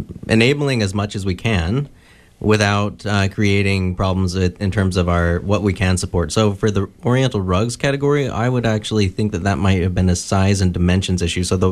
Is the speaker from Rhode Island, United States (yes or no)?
no; Salt Lake City, Utah, United States; They're not comparable. Salt Lake City is my hometown.